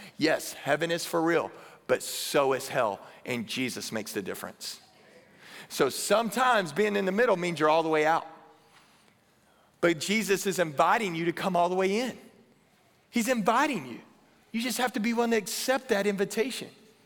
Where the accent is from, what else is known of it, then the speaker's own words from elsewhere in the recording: Texas, United States; and I grew up in Texas, I still live in Texas.